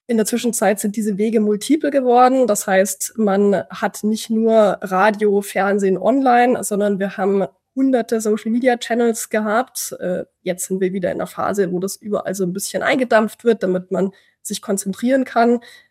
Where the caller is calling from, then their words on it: Munich, Bavaria, Germany; aus München heute.